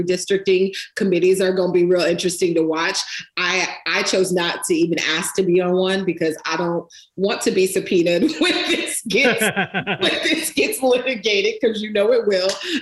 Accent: Florida, United States; I was born and raised in Pinellas County, was born and raised in North County.

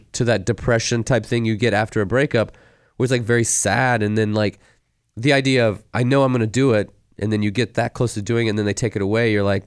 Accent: Illinois, United States; And I was like, well, I'm from Illinois. That's already halfway there.

